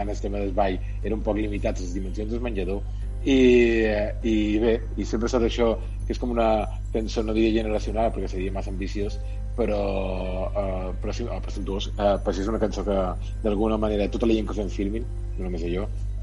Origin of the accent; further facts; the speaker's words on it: Balearic Islands, Spain; Bé, jo soc mallorquí, mon pare tenia videoclubs i tenia cines, per tant, el tema dels cines ho hem mamat de petit.